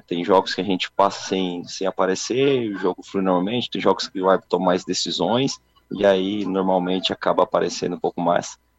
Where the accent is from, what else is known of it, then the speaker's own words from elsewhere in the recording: Turvo, Santa Catarina, Brazil; sou natural de Turvo, né? Nasci no, na cidade de Turvo e minha família é toda do Ermo, do Morro do Ermo, né?